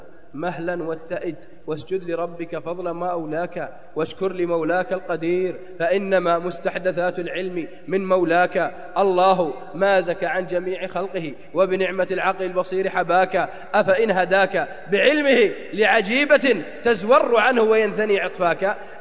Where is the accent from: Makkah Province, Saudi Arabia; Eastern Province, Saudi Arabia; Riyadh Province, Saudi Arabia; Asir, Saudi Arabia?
Makkah Province, Saudi Arabia; Jeddah; لو عندنا في جدة واحد ينام 3 شهور